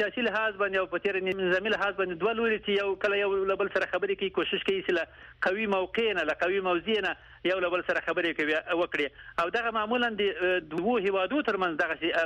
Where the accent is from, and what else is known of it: Afghanistan